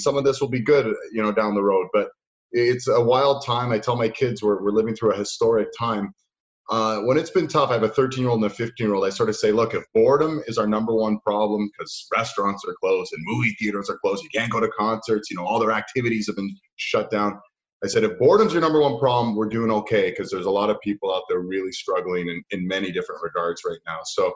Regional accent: Toronto, Ontario, Canada; So I grew up in downtown Toronto in an area called the Annex, and which is cool because it's very multicultural and it's also just, it's socially and economically diverse too.

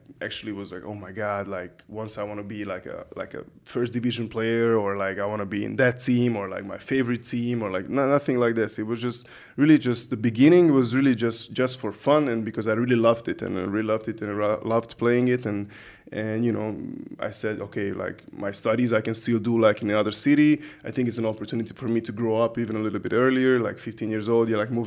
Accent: Budapest, Hungary; English is a second language; I mean, especially I'm from Budapest. So until I didn't move out from Budapest, I didn't even know that in Hungary exists professional basketball.

